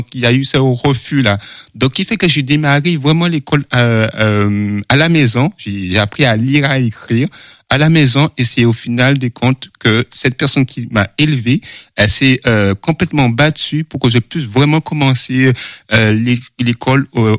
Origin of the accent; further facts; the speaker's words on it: Guadeloupe, France; born there; Je suis né en Guadeloupe.